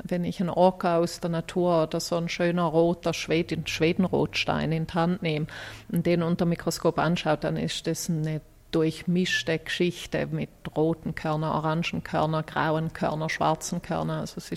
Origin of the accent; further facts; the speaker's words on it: Alabama, United States; Also ich bin in Alabama ja aufgewachsen